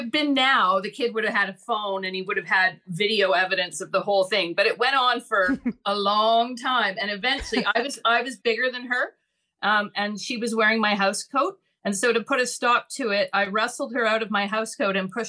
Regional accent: Vancouver, British Columbia, Canada; I grew up in Vancouver, BC. I was born and raised there.

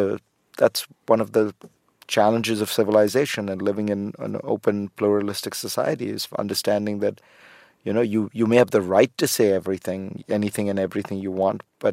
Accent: India; because I'm not just from India, I'm an Indian Muslim

